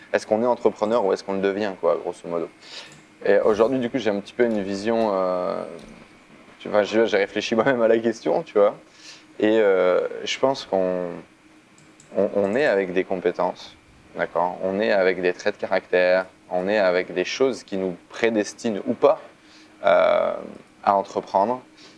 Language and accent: French; Italy; French is a second language; je me mets du coup à faire de la danse latine parce que je suis italien